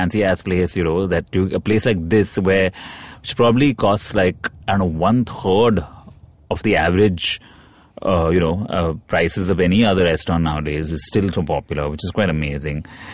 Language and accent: English; Mumbai, Maharashtra, India; So even though I'm from Bombay, I mean, I moved here some years ago when I was staying alone because my parents were living abroad.